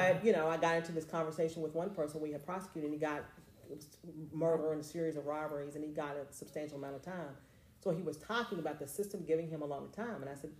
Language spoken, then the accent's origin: English; Lexington, Kentucky, United States; You know, so I think born and raised in Lexington, I have a little bit of trust